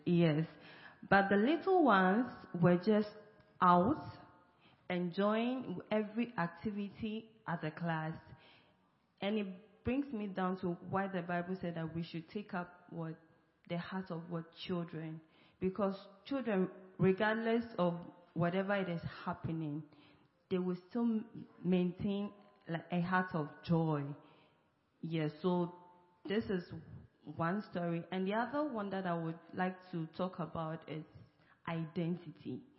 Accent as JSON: {"language": "English", "country": "Ghana", "said": "and I'm from Ghana."}